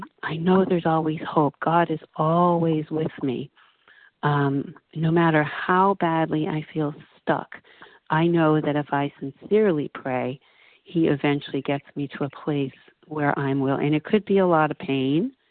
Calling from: Florida, United States; I'm calling from Florida.

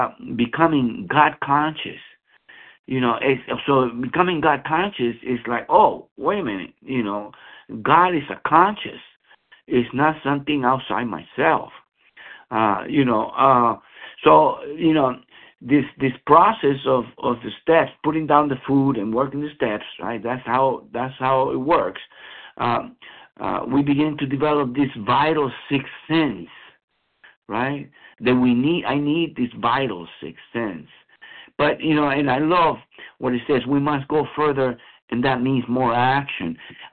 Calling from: San Bernardino, California, United States; I'm calling from San Bernardino, California.

